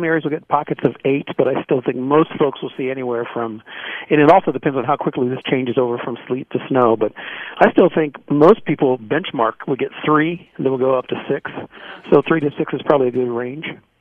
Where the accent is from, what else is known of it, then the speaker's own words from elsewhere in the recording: Cleveland, Ohio, United States; And maybe I'm jaded because I'm from Cleveland.